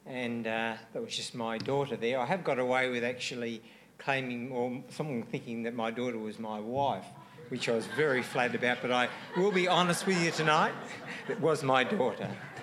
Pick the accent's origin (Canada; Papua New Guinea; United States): Papua New Guinea; my parents were missionaries up there and I was brought up in Papua New Guinea.